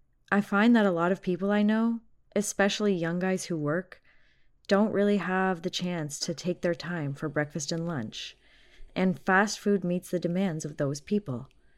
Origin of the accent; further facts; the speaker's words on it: China; People in my hometown like the pork and leek dumplings the most. Mooncakes are another famous traditional food in China.